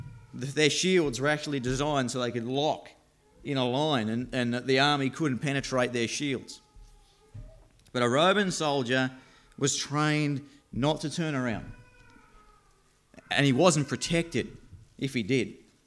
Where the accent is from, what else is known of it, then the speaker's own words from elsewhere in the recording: Smithton, Tasmania, Australia; also born or lived in Wilmot; I'm 25 years old, and I was born in Tassie. I grew up in a little place called Wilmot. It's a wonderful place. And my family moved to Smithton when I was only 2 years old, and I've been there all my life.